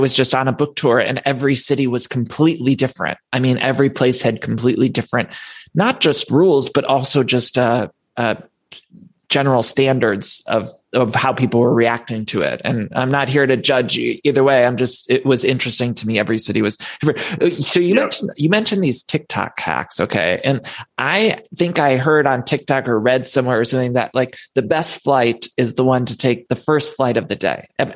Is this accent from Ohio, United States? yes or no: yes; Cleveland, Ohio, United States; And I'm from Cleveland.